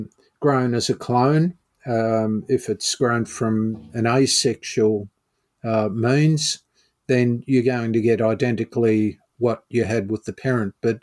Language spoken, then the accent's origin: English; Melbourne, Victoria, Australia; moved away as an adult; But, you know, look, I grew up in Melbourne. I went to Burnley. I was taught pronunciation of all sorts of different plant names. I moved around Victoria and everyone pronounced them pretty much the same as I did.